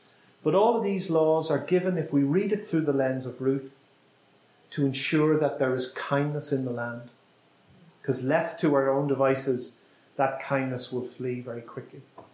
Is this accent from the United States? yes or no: no; Bangor, Northern Ireland, United Kingdom; These are songs I love, but they're also songs by an artist from my hometown, which those of you, some of you were in the storytelling session just before this, is the town of Bangor in County Down